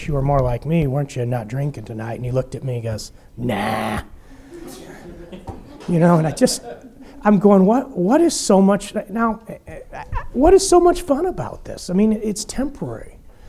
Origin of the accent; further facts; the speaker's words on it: United States; it's not a good place to be drunken, for sure, as a gringo, as an American.